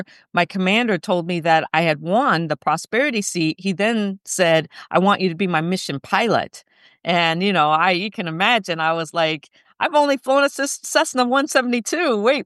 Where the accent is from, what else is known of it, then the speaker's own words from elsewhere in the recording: Guam; born there; I was born on Guam because my dad worked at a NASA tracking station during the Apollo missions.